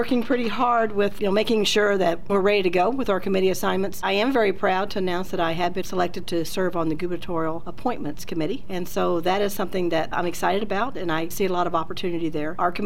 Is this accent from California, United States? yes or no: no; Missouri, United States; I'm from Ozark County, Missouri.